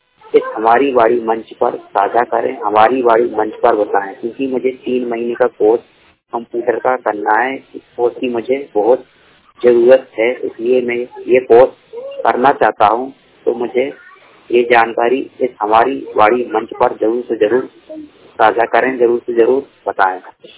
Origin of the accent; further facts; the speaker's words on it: Bhopal, Madhya Pradesh, India; मैं भोपाल जिले का रहने वाला हूँ।